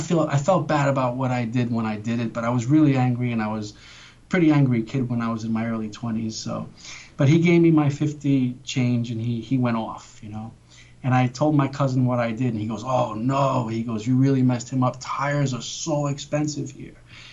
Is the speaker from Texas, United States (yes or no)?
no; New York, United States; I'm from New York, you know. That's that. I was raised to be like that, to stand up for yourself.